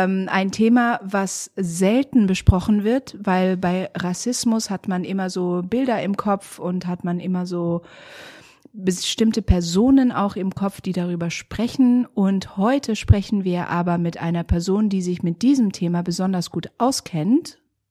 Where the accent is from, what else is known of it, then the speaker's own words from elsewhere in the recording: Hamburg, Germany; now in Wuppertal, Germany; ich wohne in Wuppertal, aber ich komme aus Hamburg.